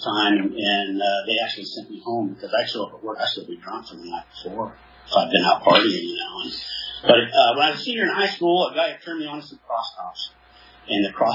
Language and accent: English; Tulare, California, United States; I'm from Tulare, born and raised in Tulare, and I was raised up in a little Baptist church on the west side of Tulare.